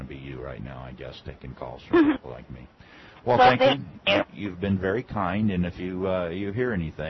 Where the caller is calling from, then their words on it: Fort Myers, Florida, United States; Calling from Fort Myers, Florida.